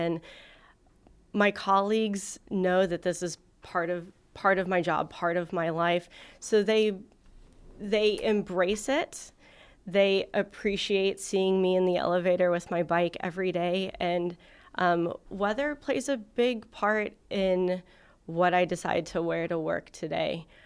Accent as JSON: {"language": "English", "town": "San Antonio", "region": "Texas", "country": "United States", "tie": "born or raised there", "also_born_or_lived": "San Francisco Bay Area", "said": "I grew up in San Antonio, didn't really bike in that way until I got to college in the San Francisco Bay Area, and then coming back to San Antonio several years ago"}